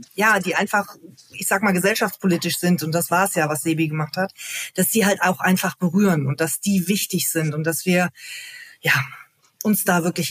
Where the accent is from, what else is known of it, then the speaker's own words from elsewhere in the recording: North Rhine-Westphalia, Germany; Ich wollte unbedingt in den Pott, wollte unbedingt in meine alte Heimat.